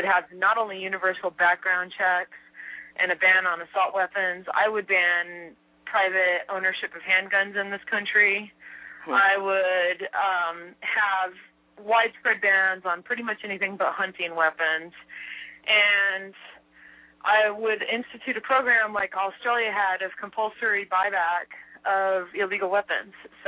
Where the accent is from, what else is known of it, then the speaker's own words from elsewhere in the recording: Texas, United States; And part of the reason I am is that I grew up in Texas. I've been around guns my whole life.